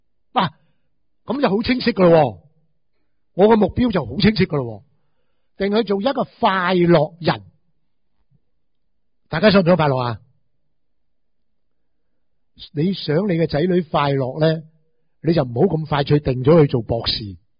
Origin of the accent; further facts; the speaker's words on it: Hong Kong; 我哋香港人一諗嘢呢，做乜嘢都好。